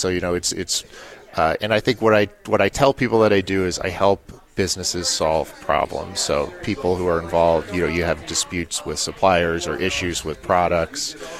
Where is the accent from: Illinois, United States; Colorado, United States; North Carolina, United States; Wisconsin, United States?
Illinois, United States; Chicago; now in West Hartford, United States; So I'm actually from the Chicago area. I'm not from Connecticut.